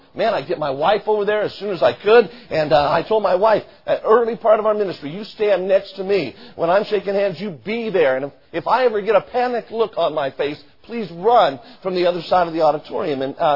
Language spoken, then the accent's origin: English; Las Vegas, Nevada, United States; I was born and raised in Las Vegas. When I was born there, there were 79,000 people.